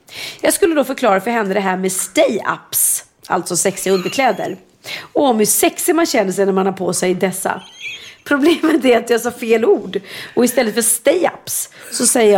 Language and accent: Swedish; Sweden; Jag sa så här, pratar inte franska, jag är svenska.